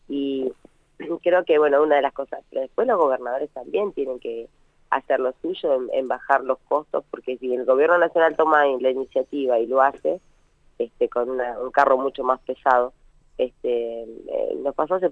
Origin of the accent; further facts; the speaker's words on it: Allen, Río Negro, Argentina; Mira, yo soy de Allen